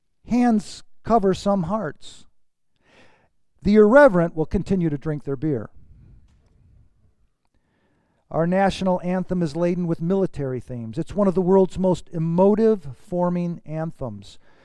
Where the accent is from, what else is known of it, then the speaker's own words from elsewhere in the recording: United States; I am thankful I'm American.